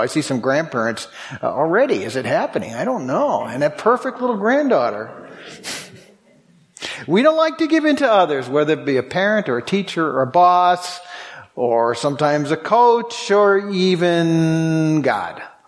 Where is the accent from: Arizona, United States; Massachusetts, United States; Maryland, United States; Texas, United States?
Massachusetts, United States; Boston; I grew up right near, I grew up in the Boston area